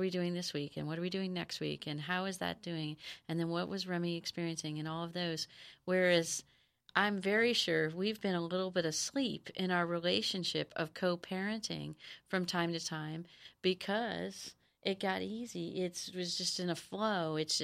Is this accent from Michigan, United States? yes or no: no; Hawaii, United States; now in San Diego, United States; we are from Hawaii. We grew up in Hawaii. My daughter was born in Hawaii and we're in San Diego now.